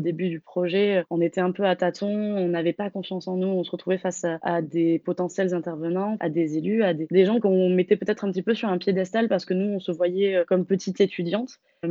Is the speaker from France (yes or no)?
yes; South-West France, France; now in Brest, France; je viens du sud-ouest de la France et je suis montée sur Brest pour faire mon master à l'Université occidentale de Bretagne